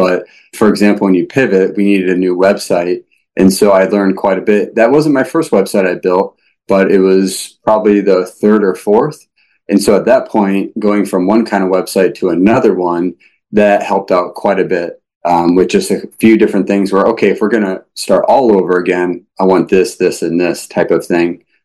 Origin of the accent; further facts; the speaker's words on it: Michigan, United States; they're from Illinois, I'm from Michigan